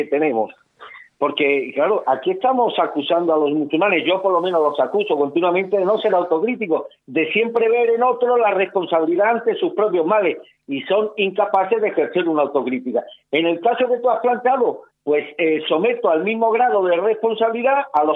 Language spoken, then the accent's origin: Spanish; Spain; ya me gustaría a mí, como español, como europeo, ver reflejado en la política de mi país